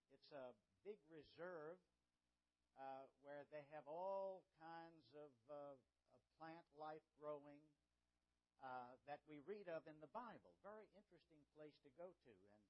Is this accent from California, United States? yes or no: no; Richmond, Virginia, United States; I was talking to this young lady's dad a few days ago, Richmond, Virginia, my hometown, where this young lady is from